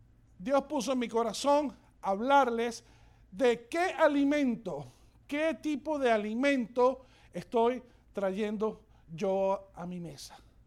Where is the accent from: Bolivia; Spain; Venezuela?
Venezuela; Cuando yo estudié veterinaria hace muchos años en mi país, en Venezuela